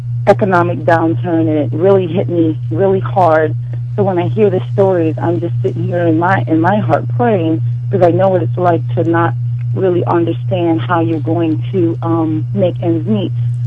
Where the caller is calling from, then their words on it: British Columbia, Canada; I'm calling from Southeast BC.